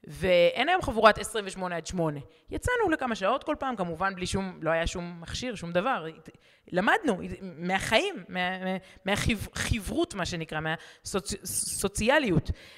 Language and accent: Hebrew; Herzliya, Tel Aviv District, Israel; אני גדלתי ברחוב רבי עקיבא 28, לא בבני ברק, בהרצליה.